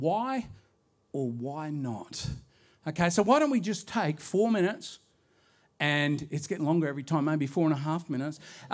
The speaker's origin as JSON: {"language": "English", "region": "Auckland", "country": "New Zealand", "tie": "born there", "said": "I was born on the 16th of July, 1965. I'm glad that's up there, otherwise I forget. That I was born in Auckland, New Zealand"}